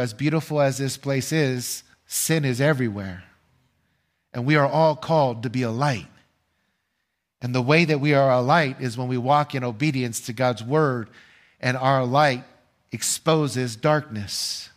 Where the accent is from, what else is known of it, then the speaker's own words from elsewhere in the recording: California, United States; now in St. George, United States; And it's true, I came from California, okay?